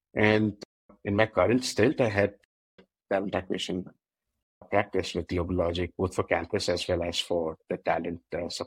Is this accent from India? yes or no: yes; Bhubaneswar, Odisha, India; now in Bangalore, India; I was born and brought up in Bhubaneswar. That's where I completed my education. For the past 14 and a half years or so, I've been based out of Bangalore, where I stay with my wife and son.